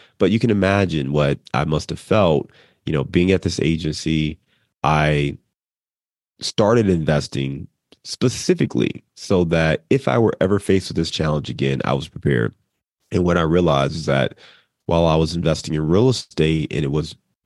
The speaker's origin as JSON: {"language": "English", "town": "Cleveland", "region": "Ohio", "country": "United States", "tie": "born there", "also_born_or_lived": "Chicago / Dayton / Detroit", "lives_now": "Cincinnati, United States", "said": "I was born in Cleveland, Ohio. I lived in Chicago for about 8 years. Here in Cincinnati now, went to school in Dayton, lived in Detroit."}